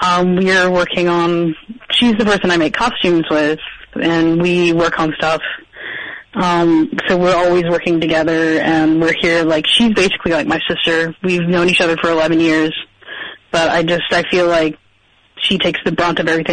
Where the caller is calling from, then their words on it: Cary, North Carolina, United States; I'm calling from Cary, North Carolina.